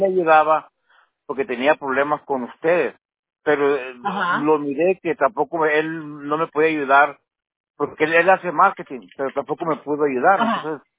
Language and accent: Spanish; Mexico; yo hablo inglés, pero tengo acento y dicen, ah, este es mexicano